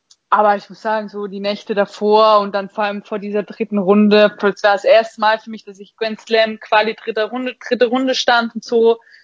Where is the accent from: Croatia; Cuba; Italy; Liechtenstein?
Liechtenstein; Und jetzt natürlich als Liechtensteinerin ist es ein bisschen blöd, weil ein nationales Turnier kann man nicht veranstalten